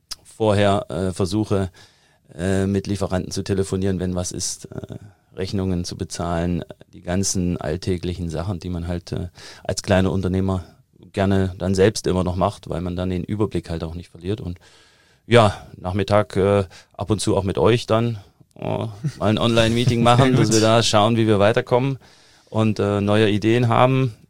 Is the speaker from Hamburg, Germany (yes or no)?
no; Thuringia, Germany; Also ich komme ja aus Thüringen, hört man immer noch raus und ich habe auch irgendwann aufgegeben, daran zu arbeiten, den Akzent komplett wegzukriegen